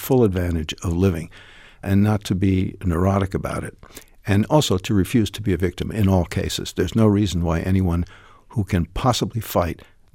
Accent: United States; I always thought of it as the center of the world, even though I'm an American.

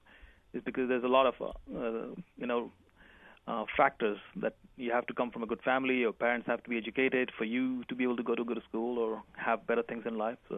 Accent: India; English is a second language; when I said I'm from India

